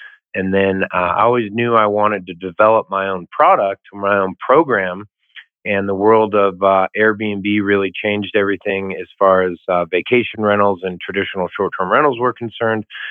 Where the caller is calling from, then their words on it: Bozeman, Montana, United States; And I'm coming from the great state of Montana, Bozeman, Montana.